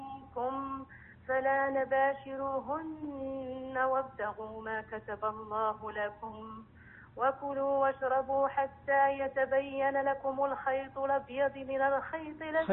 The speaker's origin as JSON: {"language": "Arabic", "country": "Morocco", "said": "من المغرب."}